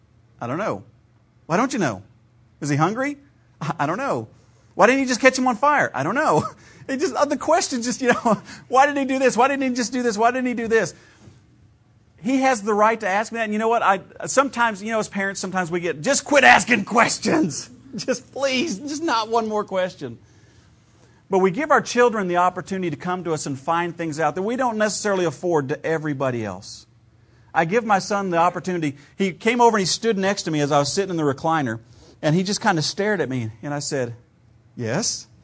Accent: Ohio, United States; And of course, I grew up in Ohio where we still had a milkman that came by the front door and dropped milk in your milk box.

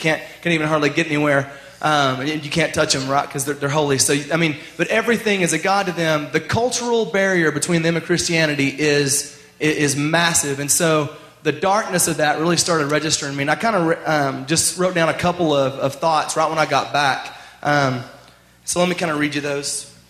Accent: Bible Belt, United States; the loving God I've always known growing up in the Bible Belt

